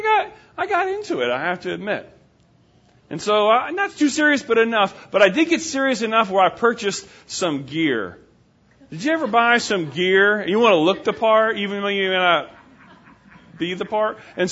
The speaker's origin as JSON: {"language": "English", "region": "New Jersey", "country": "United States", "said": "I'm originally from New Jersey, so I like to say northeast of here."}